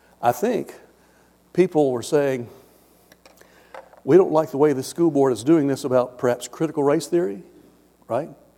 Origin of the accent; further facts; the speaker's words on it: Tennessee, United States; growing up in Tennessee, I can tell you that there were some people that knew … back in the days of Sun Records, okay?